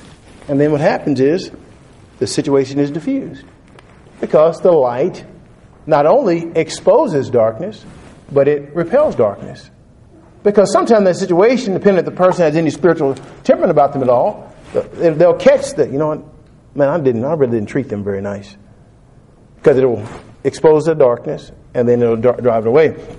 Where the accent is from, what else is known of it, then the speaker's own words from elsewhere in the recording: Texas, United States; No, I didn't grow up in Missouri, but I grew up in Texas where we had tornadoes.